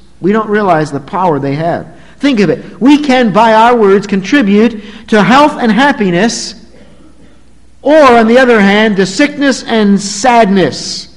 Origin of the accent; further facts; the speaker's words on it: Bristol, Pennsylvania, United States; And when I went back to my hometown of Bristol, Pennsylvania, sometimes I would stop in and say hello to these dear old folks.